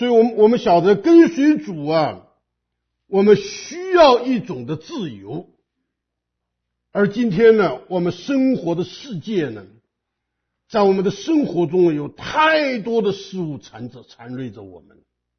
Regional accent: China; 我们中国人很喜欢搞盆景啊，日本人更喜欢搞盆景啊。

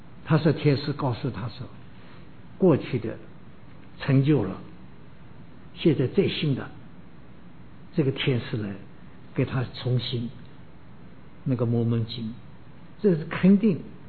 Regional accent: China; 你不要以我们中国人有一种文化的缘故

